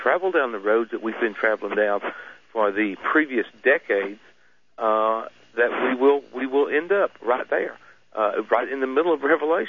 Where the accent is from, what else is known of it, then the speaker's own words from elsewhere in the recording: Lufkin, Texas, United States; born there; I was from what you're referring to is when they asked me where I was born at. I was from Lufkin, the small town.